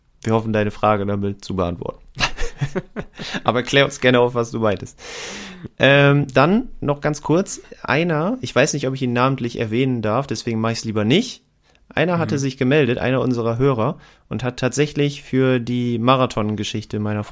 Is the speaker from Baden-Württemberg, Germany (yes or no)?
no; Zeven, Lower Saxony, Germany; wir kommen beide aus Zeven